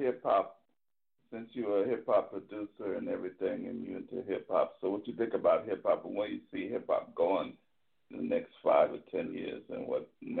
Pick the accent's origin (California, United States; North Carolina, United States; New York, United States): New York, United States; Brooklyn; I'm from Brooklyn to New York too. I grew up in Crown Heights and before I went around the world, I lived in Flatbush